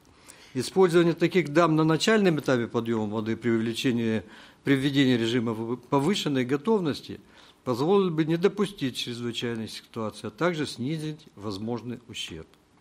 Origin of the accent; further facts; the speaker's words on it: Vladivostok, Primorsky Krai, Russia; Я уроженец Владивостока и здесь уже долгую жизнь провел.